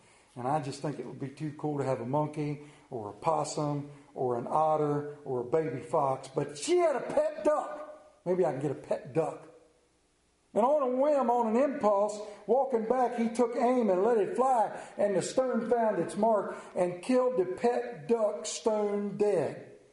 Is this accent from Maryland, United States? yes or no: yes; Maryland, United States; accent: Central Maryland; have the Central Maryland accent. And it's often funny when people listen to it and they're like, "Where are you from? You from North Carolina?" "No, I'm from Central Maryland."